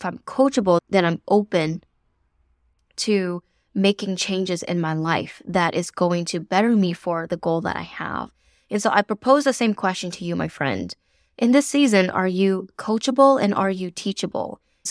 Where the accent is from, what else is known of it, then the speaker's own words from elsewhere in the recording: the South, United States; now in North Carolina, United States; I am from the South, living in North Carolina currently